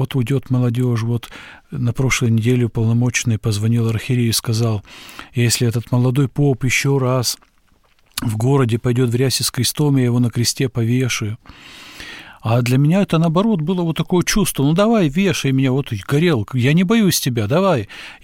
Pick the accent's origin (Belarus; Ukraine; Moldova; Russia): Moldova; я как бы приехал из Молдавии, где очень много верующих людей